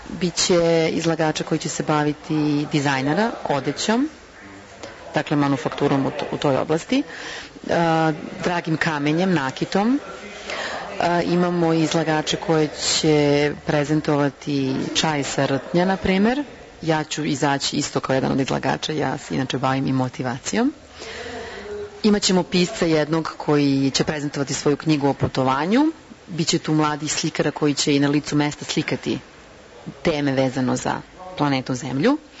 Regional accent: Serbia; also born or lived in Germany; ja sam Srpkinja, moji roditelji su Beograđani. To što sam ja rođena u Nemačkoj, to je onako, prosto se desilo, ja nisam mogla da biram. Vaspitana sam u tom nekom srpskom duhu

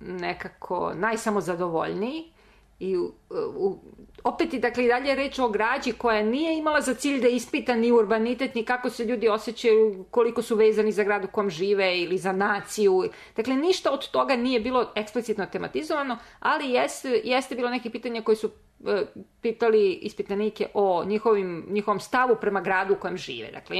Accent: Belgrade, Serbia; Ja sam Beograđanka, ali sam odrasla u naselju koje je onako na periferiji bilo

